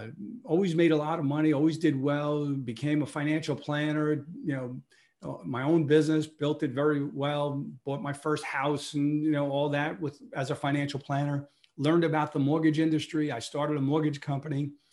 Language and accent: English; New York, United States; born there; I was born in Brooklyn, New York. And, Brooklyn, everybody knows Brooklyn, but I was born in a little area called, not a little area, big part of Brooklyn called Bensonhurst.